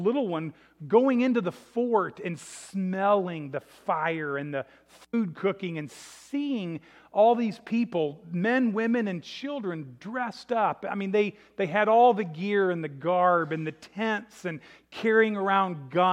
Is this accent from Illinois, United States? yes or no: yes; Illinois, United States; I grew up near Peoria, Illinois, and south of Peoria is a place called Fort Crèvecoeur.